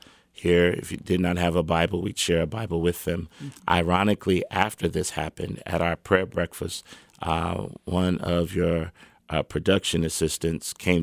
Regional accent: Kansas City, Missouri, United States; But I would say also for Kansas City, of which I was born and raised in Kansas City, is a bit different.

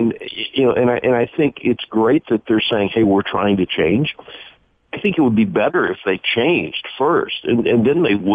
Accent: Greenville, Texas, United States; I mean, we both grew up in Greenville. There was that Sears down on Lee Street in Greenville, Texas.

